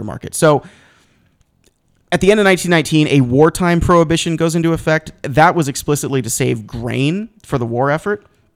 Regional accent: Ireland; the filthy Irish Catholic, I can say that because I am Irish.

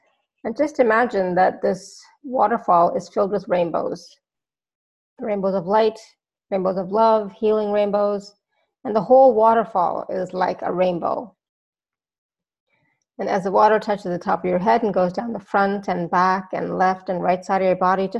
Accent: Canada; also born or lived in United States; I'm Canadian, so I already have my Thanksgiving in October. But I'm also an honorary American. I have family there and I used to live in the U.S. for 2 years. So I consider that my second home.

